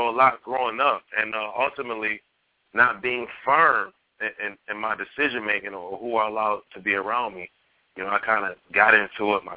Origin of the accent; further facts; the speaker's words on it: Detroit, Michigan, United States; Growing up in Detroit, you know, it has a reputation for music, and it has that positive reputation of being a motor city, but actually being in a city, it comes off a difference when you're growing up.